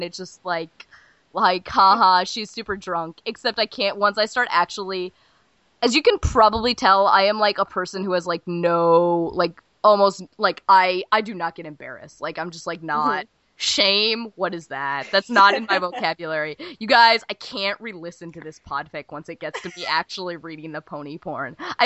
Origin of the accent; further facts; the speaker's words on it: Minnesota, United States; I'm from Minnesota, but I fucking hate Minnesota nice